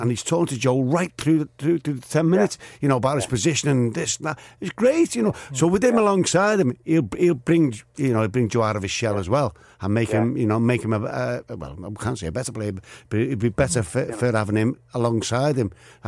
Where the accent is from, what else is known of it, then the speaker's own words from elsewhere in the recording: Scotland, United Kingdom; obviously being a Scottish lad, I think he's the best left back in the wing in the league from what I've seen.